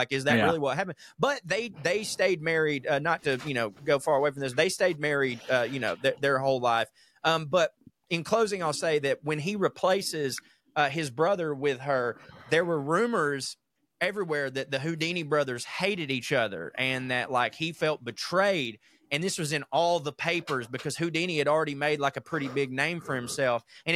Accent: Germany; also born or lived in Wales; now in Dubai, United Arab Emirates; As a Welsh boy growing up in Germany, I can confirm that indeed in the late 90s in the UK and Germany

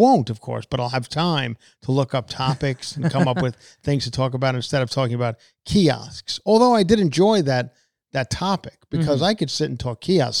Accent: New York, United States; Anyway, like New York, my hometown. Love them.

